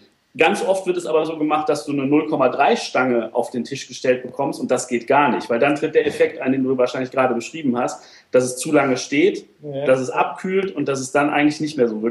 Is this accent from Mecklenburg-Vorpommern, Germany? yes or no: no; Troisdorf, North Rhine-Westphalia, Germany; ich komme aus Troisdorf. Das ist bei, ja, eher ist es bei Bonn als bei Köln. Es liegt genau zwischen Köln und Bonn. Bisschen näher an Bonn.